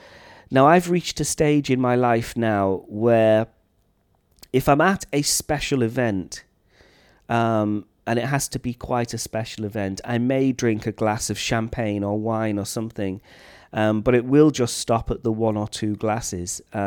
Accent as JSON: {"language": "English", "region": "Wales", "country": "United Kingdom", "tie": "born or raised there", "said": "my friends from my hometown in North Wales"}